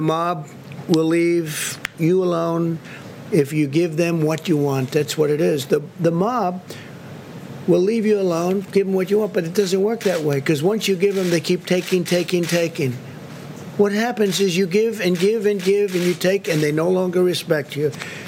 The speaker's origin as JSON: {"language": "English", "region": "New York", "country": "United States", "moved": "yes", "said": "I love New York. I come from New York. And when I see, 4 years ago I left"}